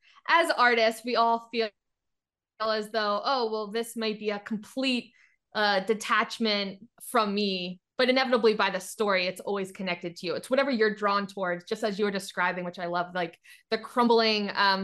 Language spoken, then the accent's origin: English; Timonium, Maryland, United States; I grew up in Timonium. So suburbs right outside of Baltimore.